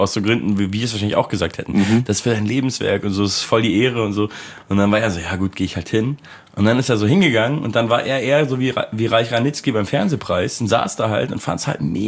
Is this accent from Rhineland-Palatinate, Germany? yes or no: no; Munich, Bavaria, Germany; Und ich komme ja auch aus München